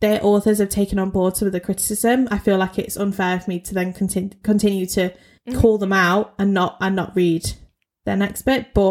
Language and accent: English; United Kingdom; I'm white and I'm British